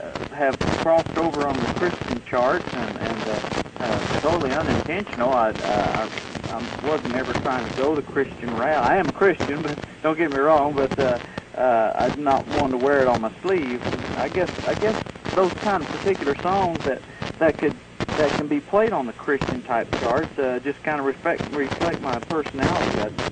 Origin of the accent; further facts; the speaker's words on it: Gravette, Arkansas, United States; also born or lived in Tulsa; Well, I'm originally from Tulsa. I was born in Tulsa, but I call Northwest Arkansas home. I grew up in a little town of Gravett, Arkansas, about 10 miles from Oklahoma and 7 from Missouri